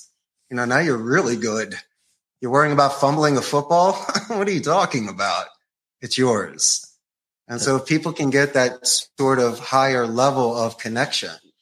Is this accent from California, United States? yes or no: no; Philadelphia, Pennsylvania, United States; growing up in Philly, you always did your little bit of hustles.